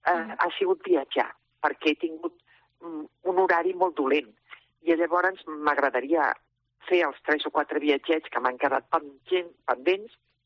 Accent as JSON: {"language": "Catalan", "town": "Barcelona", "region": "Catalonia", "country": "Spain", "said": "Jo sóc molt barcelonina, m'agrada molt."}